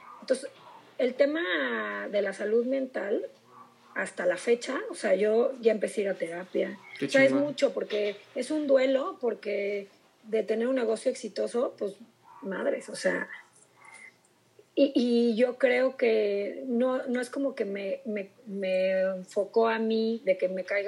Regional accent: Celaya, Guanajuato, Mexico; now in Querétaro, Mexico; cuando yo empecé la carrera aquí en Querétaro, en Celaya no había ni la carrera, porque yo soy de Celaya.

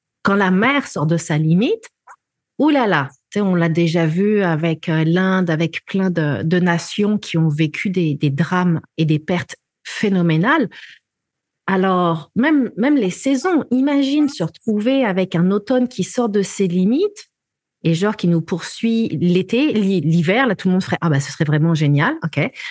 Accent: France; moved away as an adult; j'ai vécu 25 ans de ma vie en France et que je suis née en France.

